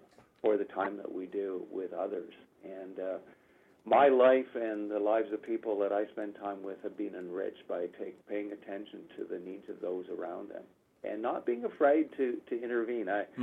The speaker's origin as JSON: {"language": "English", "country": "Canada", "tie": "born there", "said": "The decision of why I was born in Canada"}